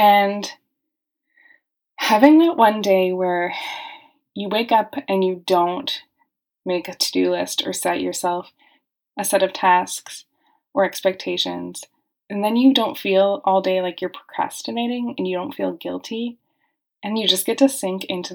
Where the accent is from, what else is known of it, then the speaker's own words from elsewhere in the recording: Calgary, Alberta, Canada; I grew up going to libraries all the time, whenever I could, whether I was in Calgary where I grew up or in Toronto visiting my family